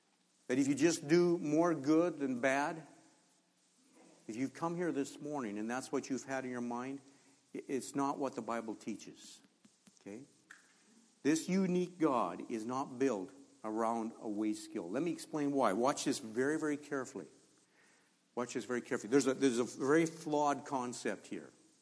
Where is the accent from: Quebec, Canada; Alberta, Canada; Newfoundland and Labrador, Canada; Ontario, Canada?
Alberta, Canada; Olds; I come from Olds.